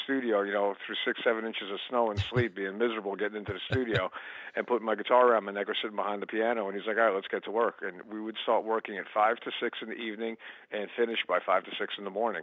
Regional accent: Long Island, New York, United States; A completely different world compared to growing up on Long Island.

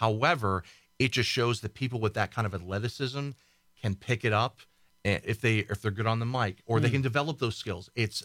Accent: East Coast, United States; I'm from the East Coast as well.

